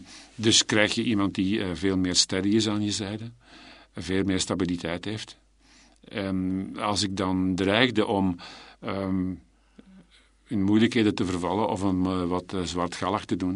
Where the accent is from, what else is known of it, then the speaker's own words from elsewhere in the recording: Pellenberg, Flemish Brabant, Belgium; Ik ben van Pellenberg en Lovenjoel afkomstig, die van Meesel Kiezigem, dat ligt vlakbij.